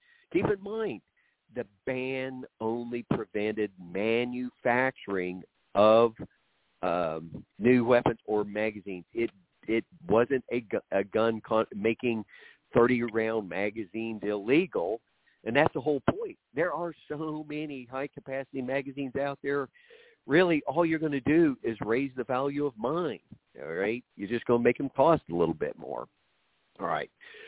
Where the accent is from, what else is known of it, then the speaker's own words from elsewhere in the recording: Oklahoma, United States; I'm from Oklahoma. You know, I grew up when, you know, everybody had gun racks in the back of their pickup, and they drove to school with hunting rifles there.